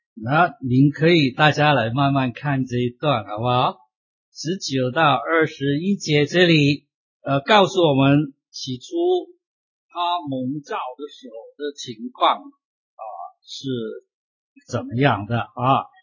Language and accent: Chinese; China; 那我去过中国大陆，回到我的家乡，看见我的亲戚朋友耕田一只牛都很辛苦